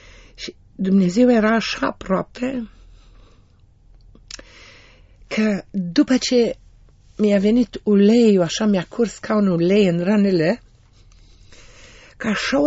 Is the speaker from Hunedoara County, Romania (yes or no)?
no; Cisnădie, Sibiu County, Romania; Eu vin din Adial, cum am spus, din Cisnădie